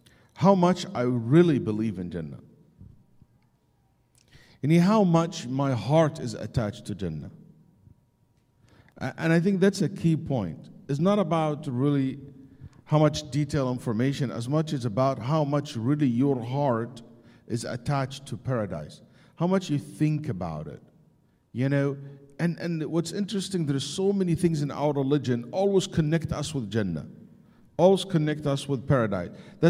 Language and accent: English; Houston, Texas, United States; I forgot that I'm from Houston.